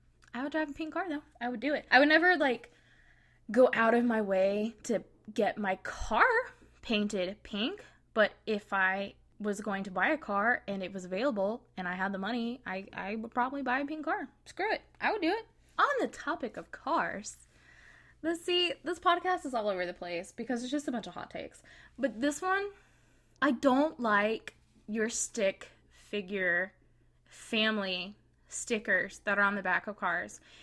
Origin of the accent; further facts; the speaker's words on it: Harrington, Kansas, United States; I grew up in Harrington, Kansas, and our two lakes put together, well, we had a lake and a reservoir.